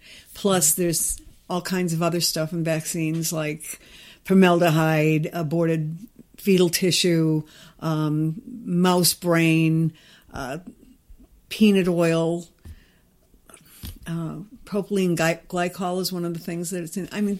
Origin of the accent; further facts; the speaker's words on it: Northport, Maine, United States; I'm from Northport, Maine.